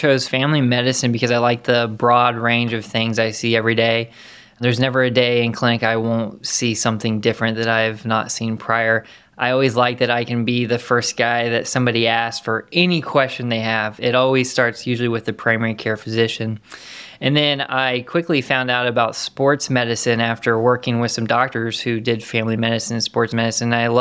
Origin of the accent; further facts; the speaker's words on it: Missouri, United States; And I am from Missouri, so always been a Mizzou fan. Little did I know when I was a kid I would be covering their games.